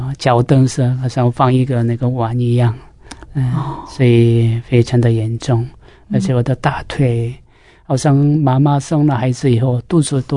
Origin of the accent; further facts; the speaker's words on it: South Korea; Chinese is a second language; 我是在韩国的中南部出生在那里，我们家也是一些佛教的一些家庭，也是一些儒教的一些思想，这样的长大的。